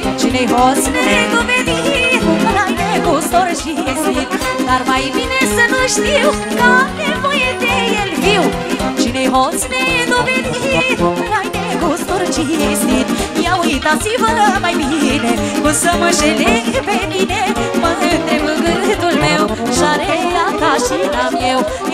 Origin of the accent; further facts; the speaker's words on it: Oltenia, Romania; acum, încă una ca la Craiova, ca aici în zonă și ca la noi, la Olteni în general.